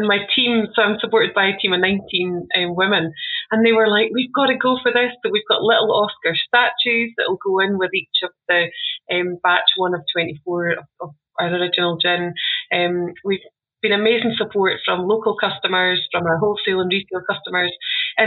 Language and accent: English; Scotland, United Kingdom; And I think for me, as a Scottish producer, the more collaborations we can do with other Scottish businesses